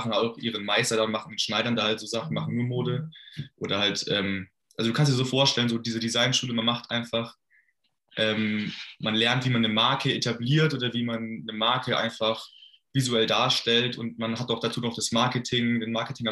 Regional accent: Ottobrunn, Bavaria, Germany; Ich komme aus München, also aus Landkreis München, Ottobrunn, ist im Südosten. Ich bin jetzt 22 Jahre alt

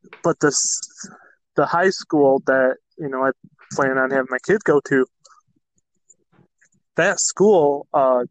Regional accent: Michigan, United States; I still refer to Michigan as my home state because that's where I'm from.

